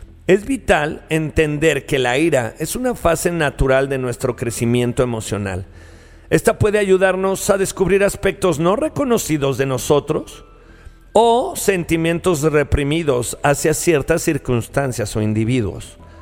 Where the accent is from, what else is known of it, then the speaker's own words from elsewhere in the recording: Guanajuato, Mexico; Me encanta que seas de Guanajuato porque yo soy de Guanajuato.